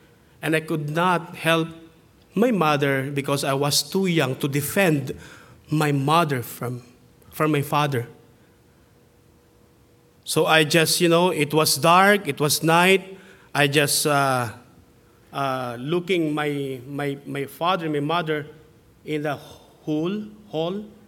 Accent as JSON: {"language": "English", "country": "Philippines", "tie": "born there", "said": "When I was 16 years old, I was born in the Philippines."}